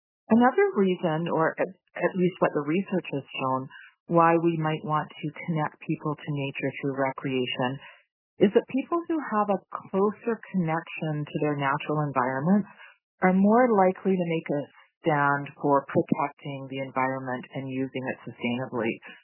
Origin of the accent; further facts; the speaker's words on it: Vancouver, British Columbia, Canada; also born or lived in Yukon; I grew up in Vancouver, and the water, the ocean, was always a really big part of growing up. And even having lived in the Yukon for 35 years, I still miss the ocean.